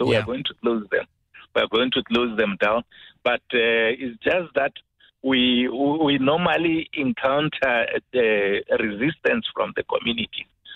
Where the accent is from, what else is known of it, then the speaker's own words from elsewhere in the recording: Mutatem, Limpopo, South Africa; Look, it's not long that I was in that area. I'm from Mutatem, you know. Mutatem is 5 minutes drive to Tafelkop.